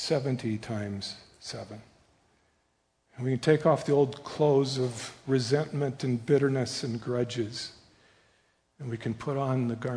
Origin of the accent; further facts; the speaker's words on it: Sheffield, United States; we drove from Minneapolis to my hometown in Sheffield